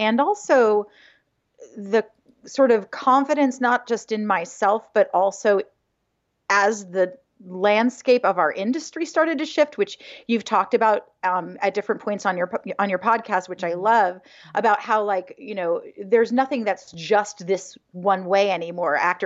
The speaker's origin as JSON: {"language": "English", "town": "Hingham", "region": "Massachusetts", "country": "United States", "said": "I'm from Hingham."}